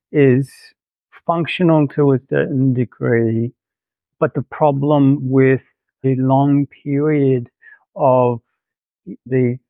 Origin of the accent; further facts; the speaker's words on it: India; I grew up overseas in India in the mountains.